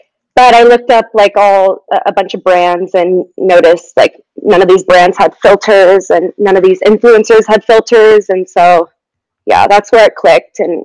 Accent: San Diego, California, United States; Yeah, so I grew up in San Diego, California. I went to Torrey Pines High School.

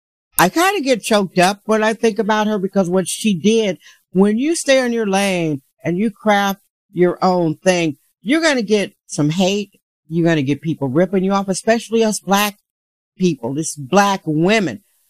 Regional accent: Wisconsin, United States; I'm from Wisconsin. I own it. I am not ashamed of being vulnerable.

